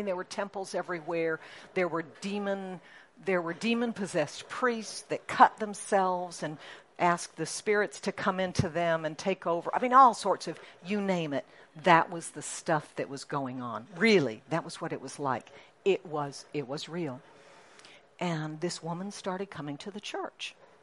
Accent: Singapore; So you know I grew up in Singapore. I was a missionary kid. And mom and dad had, they'd started a church there, Faith Assembly. And it was English speaking and Cantonese speaking together, okay?

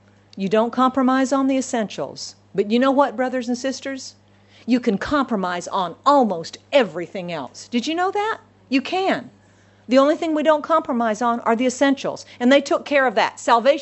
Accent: Singapore; when I was in Singapore, when I was growing up in Singapore

